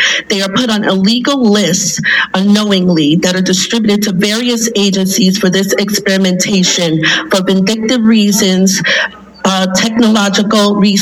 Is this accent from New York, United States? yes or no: yes; Brooklyn, New York, United States; born there; I was born in Brooklyn. I live in Queens.